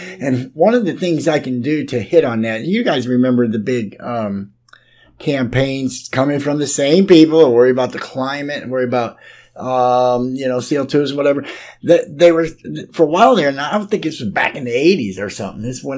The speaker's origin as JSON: {"language": "English", "country": "United States", "tie": "born or raised there", "said": "I've just felt so safe growing up in the United States"}